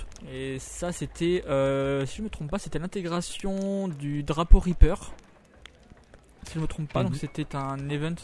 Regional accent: France; Je suis français, madame.

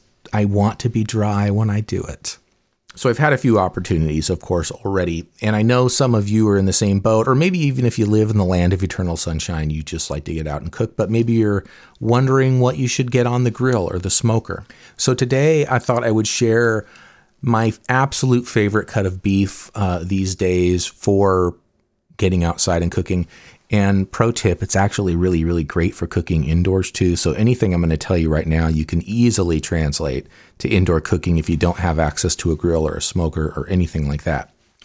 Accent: Oregon, United States; I am an Oregonian since birth, and I grew up near the Oregon coast, so rain and wet weather, I am no stranger to that.

